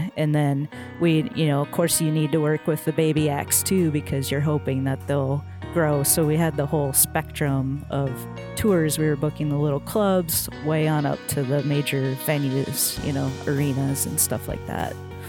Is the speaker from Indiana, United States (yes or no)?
no; Minnesota, United States; now in Nashville, United States; Well, I grew up fishing in Minnesota, land of 10,000 lakes. We fished walleye mostly growing up, and got older, moved down to Nashville.